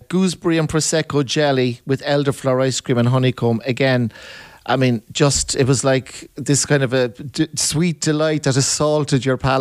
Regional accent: Cork, Munster, Ireland; I love cheese because I'm from Cork, and we love cheese in Cork.

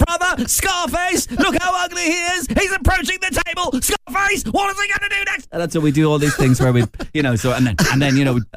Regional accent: Belfast, Northern Ireland, United Kingdom; I'm a northerner, of course, so I'm from Belfast myself

